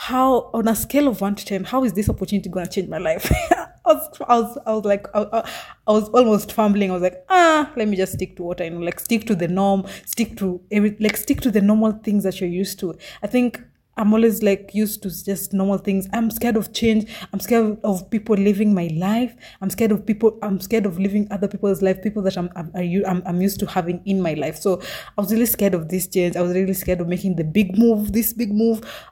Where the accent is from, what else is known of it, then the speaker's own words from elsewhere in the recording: Kisumu, Kisumu County, Kenya; born there; Yeah, I was born in Kisumu, by the way.